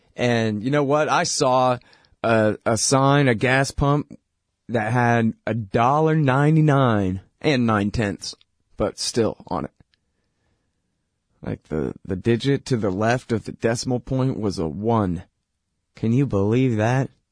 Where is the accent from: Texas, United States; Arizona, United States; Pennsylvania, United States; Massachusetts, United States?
Texas, United States; the South Carolinians are Yankees to me because I'm a Texan and they're far north of here